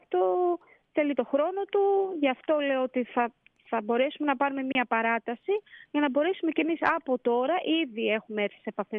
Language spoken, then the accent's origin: Greek; Greece; Ότι το αξίζουμε σαν Έλληνες.